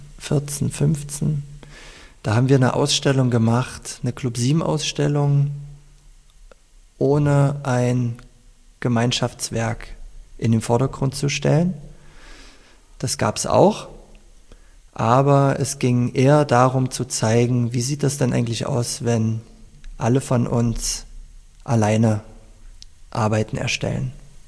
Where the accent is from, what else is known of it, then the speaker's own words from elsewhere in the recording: East Germany, Germany; mit meinen eigenen persönlichen Erinnerungen an meine Kindheit in der DDR und an meine Jugend im wiedervereinigten Deutschland